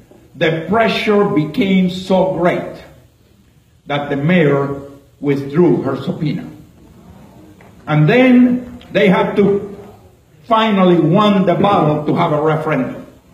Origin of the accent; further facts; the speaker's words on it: Texas, United States; You know, I am from Texas.